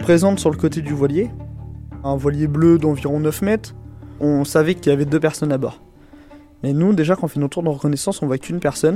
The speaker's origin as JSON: {"language": "French", "town": "Fécamp", "region": "Normandy", "country": "France", "tie": "born or raised there", "also_born_or_lived": "Le Havre", "said": "24 ans, je suis électricien dans le bâtiment et je fais partie de la station de sauvetage de Fécamp. J'ai grandi à Fécamp, dans une famille unie et très heureuse, avec mon père, ma mère et un petit frère qui a 20 ans. Je suis pas né à Fécamp, je suis né au Havre."}